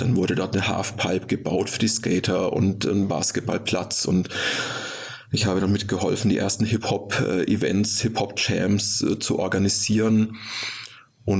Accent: Nuremberg, Bavaria, Germany; born or raised there; accent: Franconian; now in Fulda, Germany

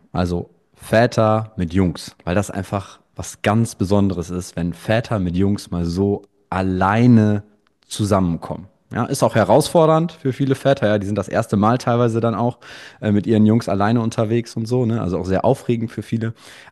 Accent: Radevormwald, North Rhine-Westphalia, Germany; Nee, ich komme aus Rade vom Wald, in der Nähe von Wuppertal. Also es ist so eine Stunde von Bonn.

